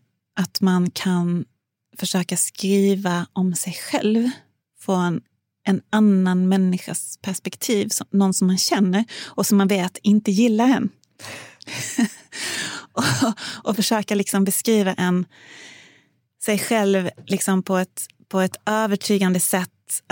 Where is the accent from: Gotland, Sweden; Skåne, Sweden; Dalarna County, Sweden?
Skåne, Sweden; Hörby; Den utspelar sig faktiskt i vad jag tänker är min hemby, Hörby.